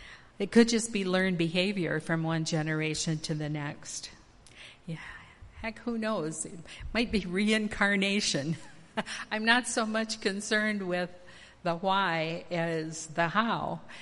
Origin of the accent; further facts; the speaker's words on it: Michigan, United States; I grew up in Gratiot County, and the Mennonite kids went to school with us through the eighth grade, but then they dropped out.